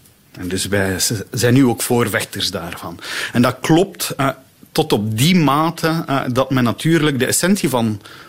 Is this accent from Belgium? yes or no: yes; Belgium; Ik ben Belg, ik woon in België, maar ik werk in Nederland.